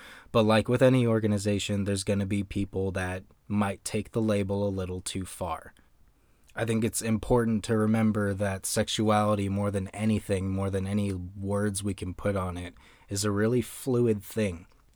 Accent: the South, United States; I grew up in a very fundamentalist church. I grew up in the Bible Belt in America.

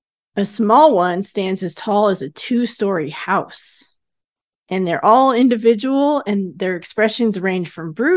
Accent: Lake Tahoe, United States; I grew up in Lake Tahoe, and I've spent a lot of time in Lake Tahoe

